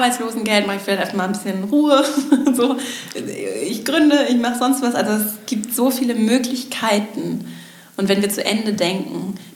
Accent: Schleswig-Holstein, Germany; ich komme nicht aus der Großstadt, sondern ich habe auch in Schleswig-Holstein eher ländlich bin ich aufgewachsen

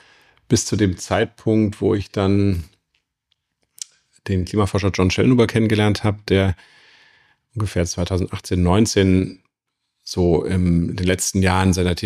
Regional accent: Jena, Thuringia, Germany; Ich bin aber in der DDR aufgewachsen, in Jena.

